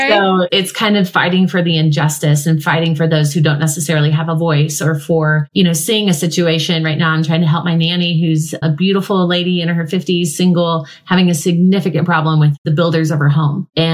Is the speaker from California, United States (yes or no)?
no; Colorado, United States; I grew up in Colorado, went to a very racially mixed high school.